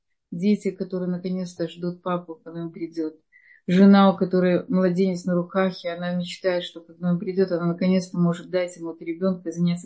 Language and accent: Russian; Odesa, Odesa Oblast, Ukraine; Я сама из Одессы, я видела семьи из Одессы